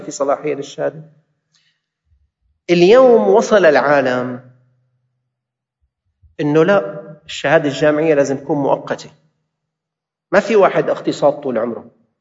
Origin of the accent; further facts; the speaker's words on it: Syria; اللي عندنا بسوريا